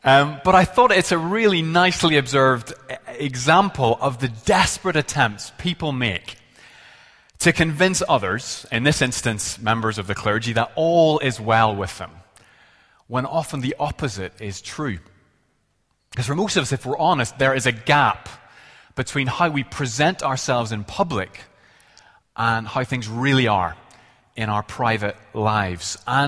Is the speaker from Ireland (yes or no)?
yes; Ireland; Maybe it's because I'm Irish, but I've always enjoyed the comedy series Father Ted.